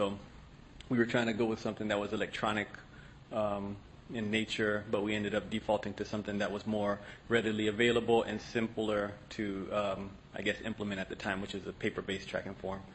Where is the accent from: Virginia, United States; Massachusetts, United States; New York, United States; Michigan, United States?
Virginia, United States; I'm from Virginia.